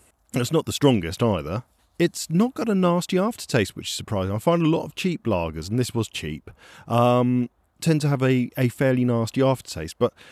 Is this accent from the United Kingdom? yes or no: yes; United Kingdom; Because we are super British and bugger is definitely a word that we use daily.